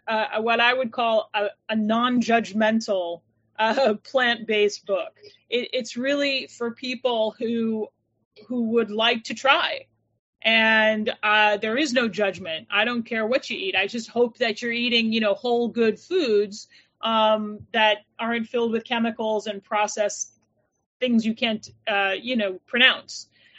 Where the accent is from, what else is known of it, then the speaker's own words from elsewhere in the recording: New York, United States; also born or lived in Italy; I lived there for a portion of my life, but I was born and raised in New York. So the Italian part of my family is Italian American